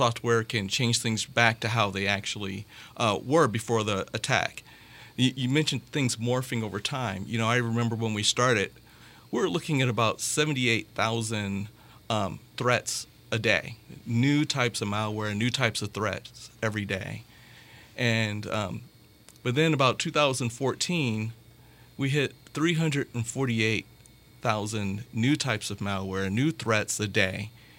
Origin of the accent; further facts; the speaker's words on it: Indiana, United States; Well, I grew up here in Northwest Indiana